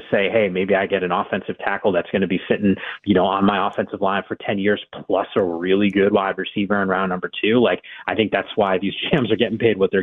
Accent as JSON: {"language": "English", "region": "Northeast", "country": "United States", "said": "I'm from the Northeast originally."}